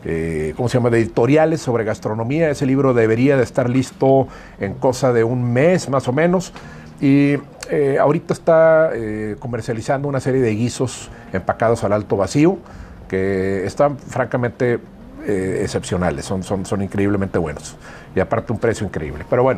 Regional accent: Monterrey, Nuevo León, Mexico; born there; Antes que nada le platico que yo nací en Monterrey.

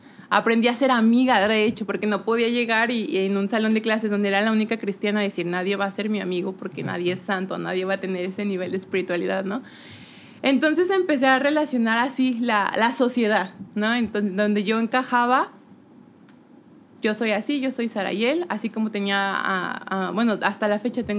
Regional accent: Mexico City, Mexico; yo crecí en Ciudad de México toda mi vida

